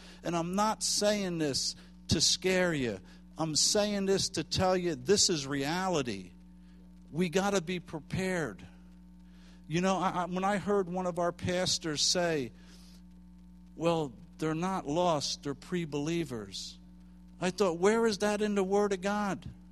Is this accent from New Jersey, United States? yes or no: yes; New Jersey, United States; You know, and people from Jersey, we're not from the South, so we don't come to visit before we tell you what we want to tell you.